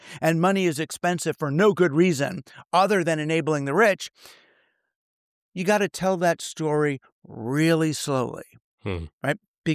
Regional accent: New York, United States; I mean, I was raised in New York. I thought all cities had grid patterns

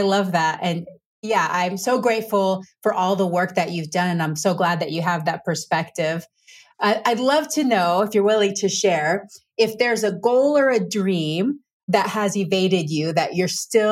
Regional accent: Panama; I'm from Panama, and having a fresh mango off of the tree, there's nothing like it.

